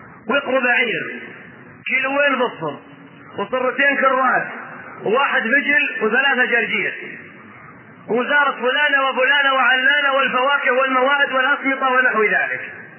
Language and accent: Arabic; Riyadh, Riyadh Province, Saudi Arabia; لكن عندنا في الرياض نساء في الخمسين سنة